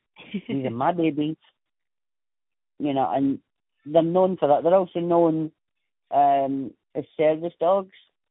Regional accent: Scotland, United Kingdom; And it's with, obviously, being Scottish

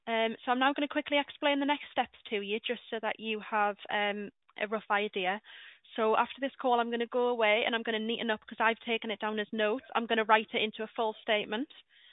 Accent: Newcastle, North East England, United Kingdom; Well, I'm from Newcastle.

